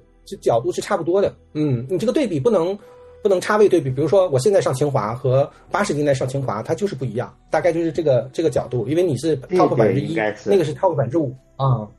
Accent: Northeast China, China; 可能我是东北的啊，就是东北是不是没有这个公粮这个概念

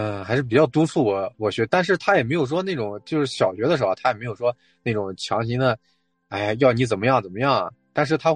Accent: Xinjiang, China; moved away as an adult; also born or lived in Henan; 自从小我是在河南出生的嘛，然后出生之后就从三岁多就爸妈那边过来，然后就把我带过来。带过来之后在这边一直我在新疆算一直后面到18岁嘛，就上完高中然后到内地这样。

